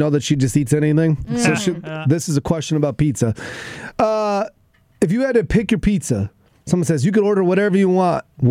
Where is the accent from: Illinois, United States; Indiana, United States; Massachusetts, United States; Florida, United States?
Illinois, United States; Chicago; And I'm originally from Chicago, so it's a little bit different.